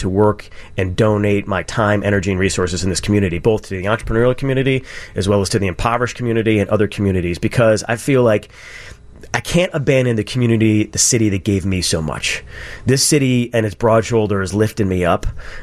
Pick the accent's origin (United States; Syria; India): United States; Toledo, Ohio; helping our population educate in my hometown of Toledo, Ohio.